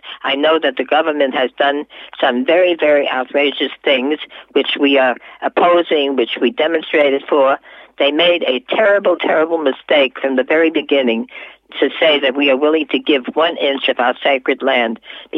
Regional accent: United States; And I grew up in America as a proud Jewish citizen, a loyal citizen, as did many of the Jews who came from Europe and settled, contributed to America.

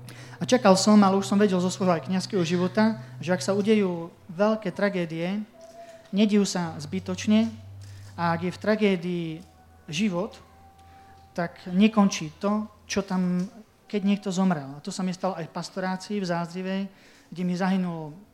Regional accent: Žilina Region, Slovakia; lebo u nás na Orave, v meste, kde pochádzam, sa v lete lezie po skalách a v zime sa lyžuje po tých horách.

